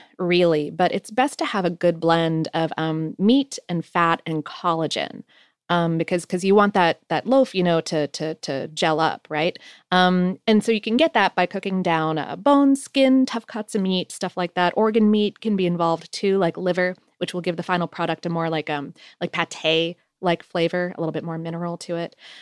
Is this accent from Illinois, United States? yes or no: no; Ohio, United States; born there; also born or lived in Poconos; because I was born in Ohio and even lived in like the Poconos for a minute when I was a kid.